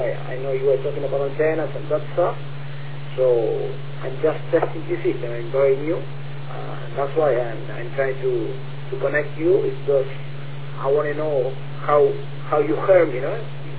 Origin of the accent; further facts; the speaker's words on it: Buenos Aires, Argentina; English is a second language; I am from Buenos Aires, Argentina